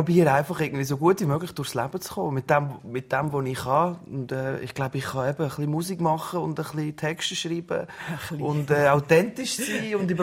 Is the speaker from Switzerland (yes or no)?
yes; Gelterkinden, Basel-Landschaft, Switzerland; Sie ist Gemeindepräsidentin in Gelterkinden, dort, wo ich aufgewachsen bin.